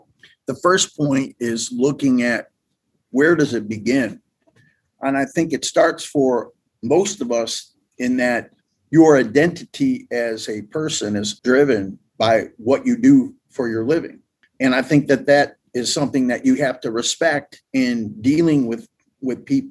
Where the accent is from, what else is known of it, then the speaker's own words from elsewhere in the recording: United States; And so me as an American, I was able to have relationships with people that I would never have had a relationship